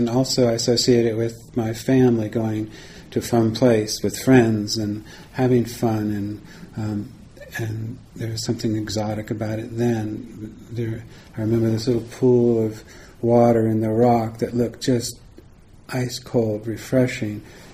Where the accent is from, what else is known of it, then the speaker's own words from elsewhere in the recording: Monterey, California, United States; I grew up in Monterey and used to go to Carmel in the summers, Carmel Valley in the summers.